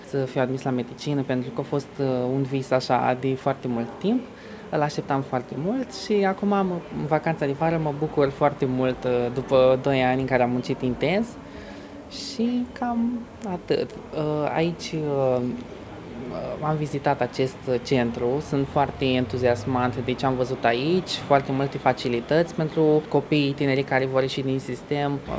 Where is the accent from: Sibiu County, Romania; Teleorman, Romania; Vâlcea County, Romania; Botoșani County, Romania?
Botoșani County, Romania; Dorohoi; sunt din Dorohoi.